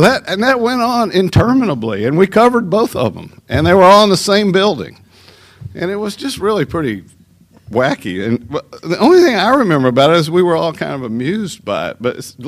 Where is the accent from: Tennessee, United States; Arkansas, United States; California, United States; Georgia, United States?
Georgia, United States; Atlanta; I mean, when we grew up in Atlanta, Highway 41, we called the four lane.